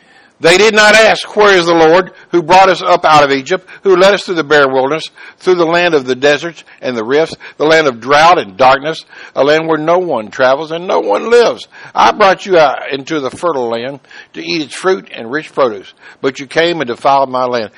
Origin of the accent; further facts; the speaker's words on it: Scotland, United Kingdom; Aren't you Scottish? I'm Scottish.